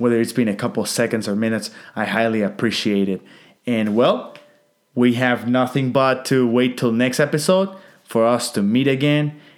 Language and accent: English; Honduras; I am originally from Honduras. Honduras is a beautiful country comprised of approximately 9 million beautiful people, surrounded by both the Atlantic and Pacific Oceans.